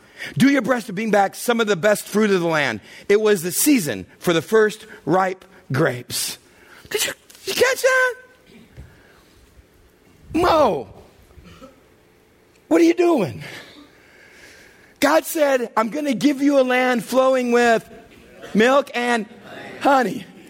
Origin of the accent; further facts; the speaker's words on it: Texas, United States; And I grew up in Texas, so you know what team I wanted to play for.